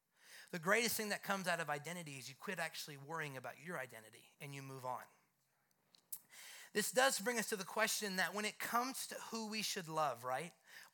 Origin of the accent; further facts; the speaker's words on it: Canada; I'm originally from Canada.